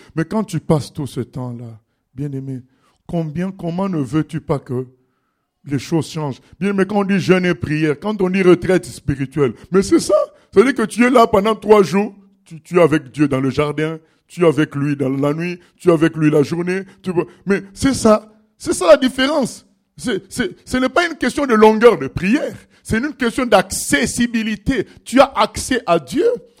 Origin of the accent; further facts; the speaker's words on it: France; à l'Élysée, chez nous en France